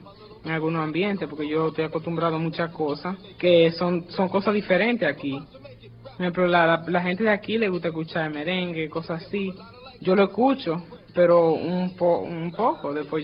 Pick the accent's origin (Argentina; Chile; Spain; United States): United States; mi papá, desde que yo estaba chiquito, me enseñaron la cultura dominicana. O sea, yo me siento que yo soy americano, porque yo sé que yo soy americano.